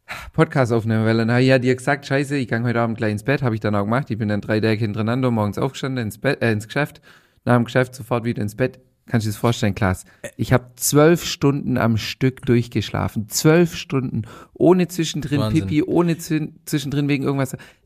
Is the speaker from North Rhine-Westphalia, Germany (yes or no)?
no; Baden-Württemberg, Germany; accent: Swabian